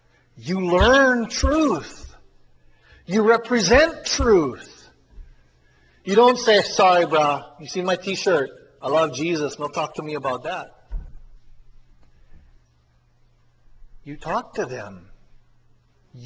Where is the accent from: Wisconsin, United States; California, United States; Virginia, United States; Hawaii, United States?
Hawaii, United States; And I came from Kauai. I didn't know anything about slums.